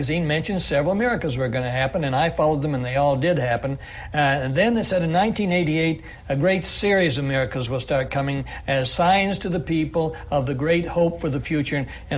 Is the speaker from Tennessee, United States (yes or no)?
no; Kansas, United States; I came from Kansas.